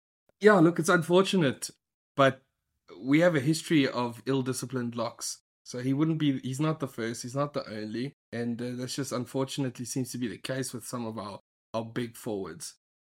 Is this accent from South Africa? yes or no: yes; South Africa; But as a South African, it's heartbreaking.